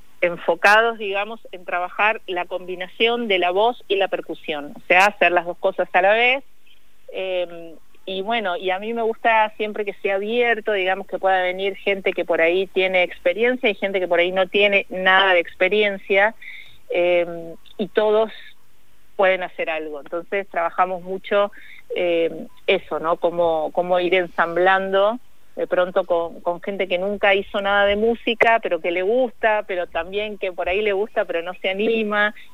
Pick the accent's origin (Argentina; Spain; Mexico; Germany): Argentina; Buenos Aires; born there; now in Salta, Argentina; yo soy nacida en Capital, en Buenos Aires